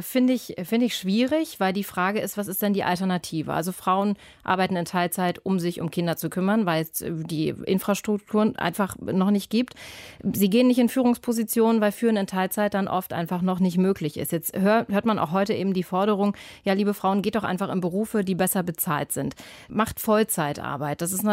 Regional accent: Brandenburg an der Havel, Brandenburg, Germany; in Brandenburg an der Havel, meiner Heimatstadt

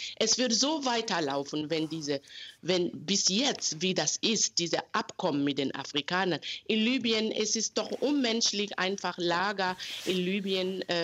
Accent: Mali; German is a second language; moved away as an adult; now in Germany; Genau, ich komme aus Mali und lebe seit 30 Jahren hier in Deutschland mit meiner Familie.

